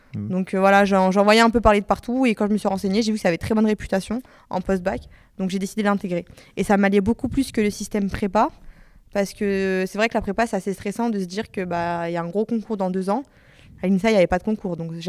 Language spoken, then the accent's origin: French; Lyon, Auvergne-Rhône-Alpes, France; parce que moi, de base, je suis lyonnaise. J'habite juste à côté avant Vlin.